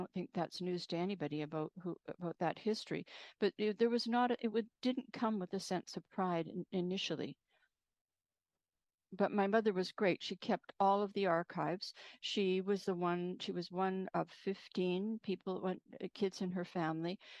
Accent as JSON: {"language": "English", "town": "Saskatoon", "region": "Saskatchewan", "country": "Canada", "tie": "born or raised there", "said": "I was raised in Saskatchewan and specifically grew up in Saskatoon"}